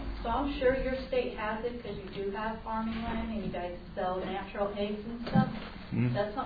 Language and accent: English; South Carolina, United States; right. I'm actually from South Carolina